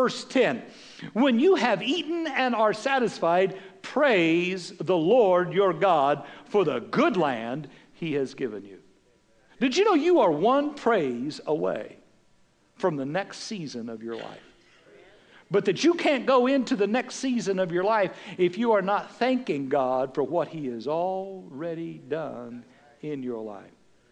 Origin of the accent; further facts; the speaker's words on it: Severy, Kansas, United States; Listen, I came from Severy, Kansas. Some of you are going, where's that? No kidding. To not forget where I was raised by grandparents that were Oklahoma red dirt farmers that picked cotton to live.